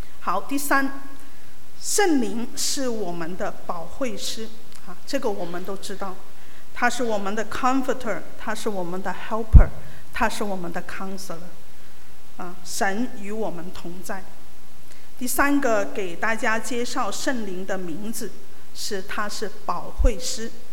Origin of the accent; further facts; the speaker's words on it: Macau; 我是从澳门来的，我们有很多活动的啊